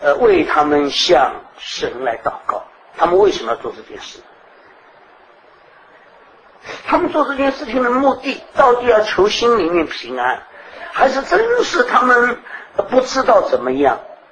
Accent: China; 我们从前我们中国人讲的怎么样

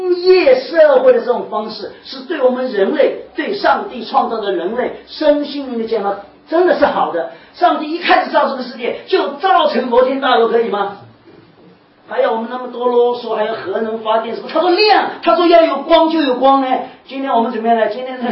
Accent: China; 那个 mind， 我中国人讲就良心，是这样

